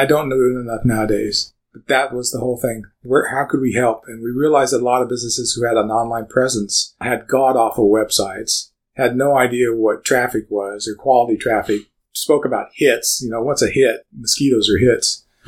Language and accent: English; San Diego, California, United States; I looked back when I was a kid growing up in San Diego, California.